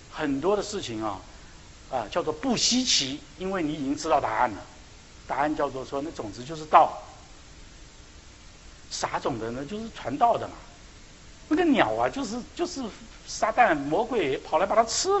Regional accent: China; 我们中国人很喜欢讲一句话，叫做瞎忙活，瞎折腾

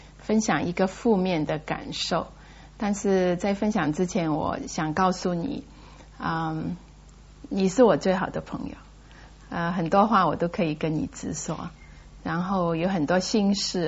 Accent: Hong Kong; 那我自己在香港长大的，所以到一个你长大的地方，你会想到有很多你以前去过的地方

